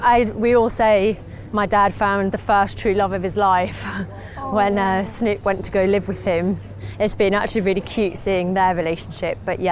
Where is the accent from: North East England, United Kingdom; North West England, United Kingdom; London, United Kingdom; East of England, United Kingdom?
North East England, United Kingdom; accent: Geordie; I got teased because of my accent. Mm. And when you're 7, 8, you just want to fit in, don't you, and be like everyone else. And I was so bored of everyone being like, have you heard the new Geordie girl?